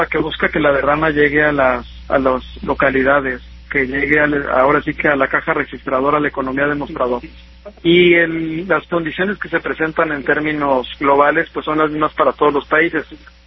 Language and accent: Spanish; Tijuana, Baja California, Mexico; allá en Tierra Bendita, allá es mi tierra, Javier, allá. Uh-huh. Tijuana